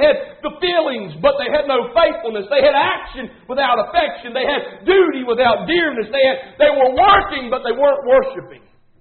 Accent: United States; Now, I'm not sorry I'm from America.

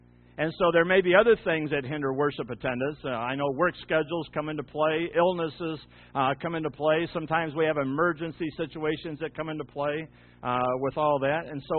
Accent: Ohio, United States; And I remember growing up in Ohio, we had down the street from us on the corner was Judge Mayer

